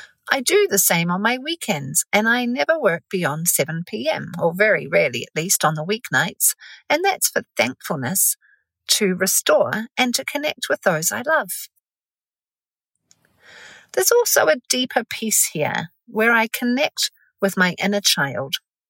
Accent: New Zealand; pausing to celebrate how far I have come since growing up in New Zealand's wilderness in my very early youth

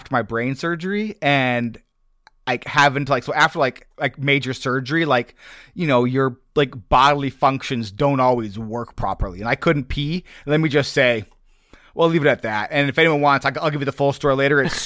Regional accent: Nebraska, United States; I grew up in Nebraska. I know of all the farms.

